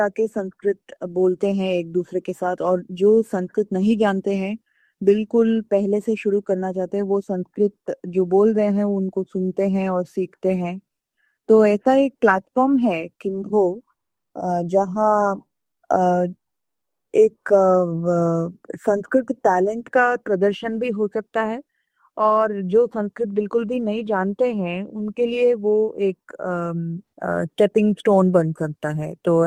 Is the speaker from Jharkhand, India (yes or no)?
no; Karnataka, India; Hindi is a second language; मेरी हिंदी थोड़ी सी इधर उधर हो सकती है। मैं कर्नाटका से हूँ वैसे, लेकिन मैं कोशिश करती हूँ।